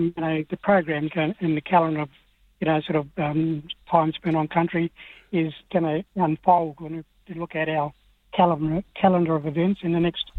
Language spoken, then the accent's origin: English; Armadale, Western Australia, Australia; also born or lived in Pingelly; Grew up in Armidale, as family would know, sort of been there for many years, living around there, but I currently live down in Mandurah at the moment